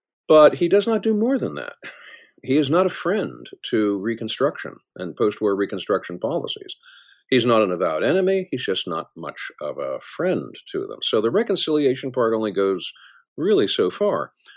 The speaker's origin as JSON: {"language": "English", "region": "Northern United States", "country": "United States", "said": "Scott, on the one hand, I'm a Yankee from Yankee land."}